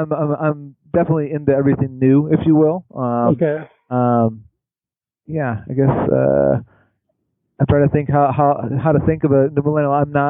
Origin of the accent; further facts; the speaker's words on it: Grand Rapids, Michigan, United States; now in Kansas City, United States; No, I'm actually from Grand Rapids, Michigan. I met my wife up in Iowa at a small school, and she's from here, so now I'm from here.